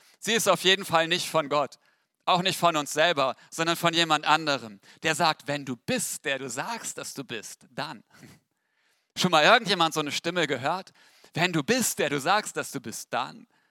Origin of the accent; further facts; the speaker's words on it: Weener, Lower Saxony, Germany; ich komme aus Wehna. Das ist die Metropole Ostfrieslands, genau genommen des Rheiderlands. Wenn man noch ein bisschen weiter fährt, fällt man von der Erdplatte und landet im Nirgendwo oder in Holland.